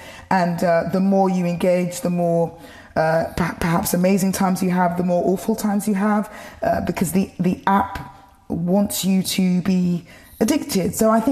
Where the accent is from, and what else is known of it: London, United Kingdom; born or raised there